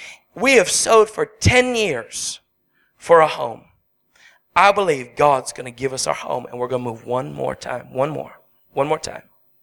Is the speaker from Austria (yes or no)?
no; Canada; now in United States; because I'm a Canadian.